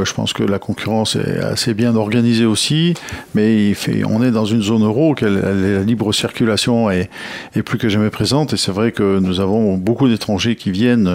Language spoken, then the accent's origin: French; Courchevel, Auvergne-Rhône-Alpes, France; born there; Je suis né à Courchevel et je suis fier et très heureux de l'être.